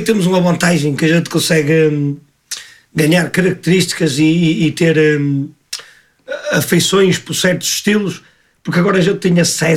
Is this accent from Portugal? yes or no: yes; Norte, Portugal; Até que a minha terra não é uma terra propriamente de cantadores. Que eu estou no Douro Litoral, mais ou menos a 30 km de Porto.